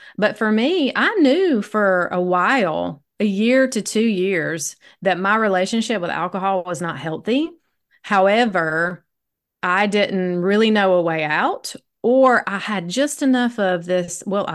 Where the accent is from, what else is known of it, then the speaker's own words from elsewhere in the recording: the South, United States; So my story is born and raised in the South, had a great family growing up.